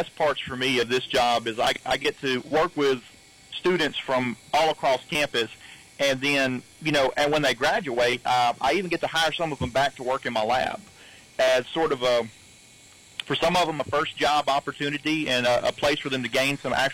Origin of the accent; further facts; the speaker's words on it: Natchitoches, Louisiana, United States; I grew up in Natchitoches Parish, and I went to school here in Natchitoches all the way up through college.